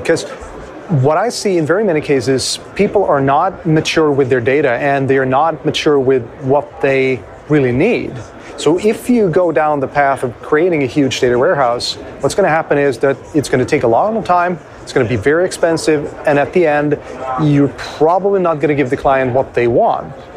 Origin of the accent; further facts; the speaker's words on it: Sweden; English is a second language; from Sweden.